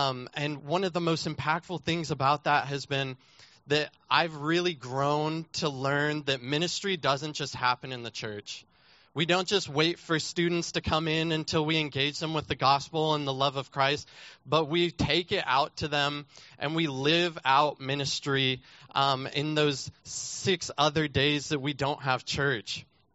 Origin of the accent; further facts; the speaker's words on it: Texas, United States; And it's really been tough living so far from home because I am also from Texas.